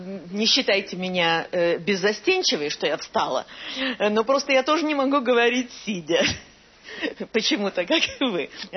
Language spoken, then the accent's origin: Russian; Kherson, Kherson Oblast, Ukraine; Я тоже ваша соседка по земле, я из Херсона.